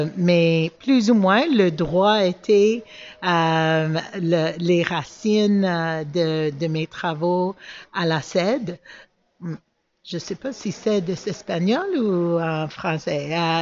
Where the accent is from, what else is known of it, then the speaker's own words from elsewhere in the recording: Edmonton, Alberta, Canada; je suis la première femme descendante africaine. Mon parcours, j'ai grandi à Edmonton, Alberta, dans une communauté plus ou moins diverses au niveau d'origine ethnique